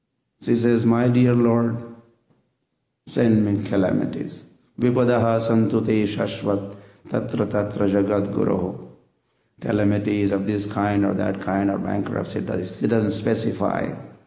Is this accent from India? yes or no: yes; Maharashtra, India; They're saying in Marathi, I will say I'm from Maharashtra, so it's something similar.